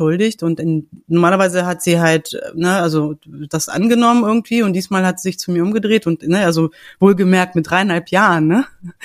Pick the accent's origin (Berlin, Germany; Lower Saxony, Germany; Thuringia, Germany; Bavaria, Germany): Lower Saxony, Germany; Hanover; ich komme aus Hannover, ich bin mittlerweile 44